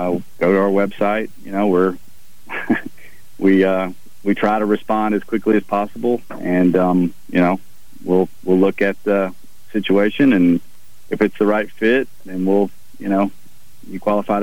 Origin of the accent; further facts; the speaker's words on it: Mobile, Alabama, United States; You know, Mobile is my hometown. Got a lot of family that's still there. You know, it's no matter where we go, it's Mobile is always our home.